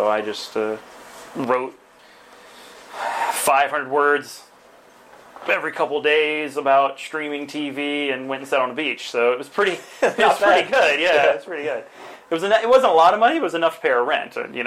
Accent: Mississippi, United States; moved away; Mississippi originally.

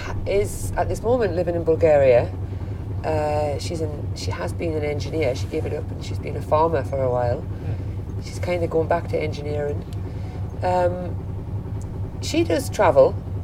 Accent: Newcastle upon Tyne, North East England, United Kingdom; Like, I come from Newcastle. That's my cultural background. I'm a Geordie. It doesn't matter where I live.

